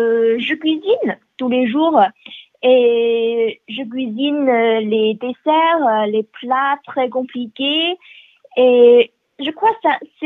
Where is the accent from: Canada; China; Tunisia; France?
China; Liaoning; French is a second language; je viens de nord-est de la Chine. Peut-être ma province natale n'est pas très connue. Il s'appelle Liaoning.